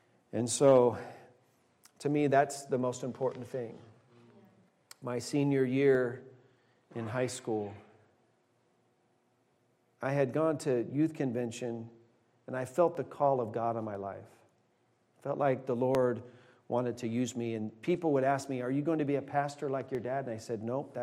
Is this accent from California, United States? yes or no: yes; Placerville, California, United States; I'm from Placerville, California.